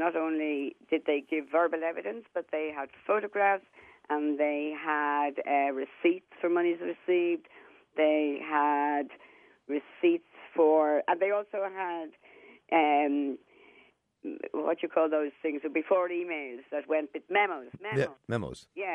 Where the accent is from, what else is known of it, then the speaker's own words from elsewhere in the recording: Ireland; not me, I'm Irish